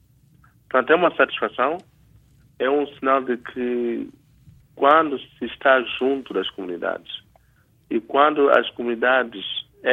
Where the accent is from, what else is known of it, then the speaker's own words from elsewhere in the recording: Mozambique; para nós como moçambicanos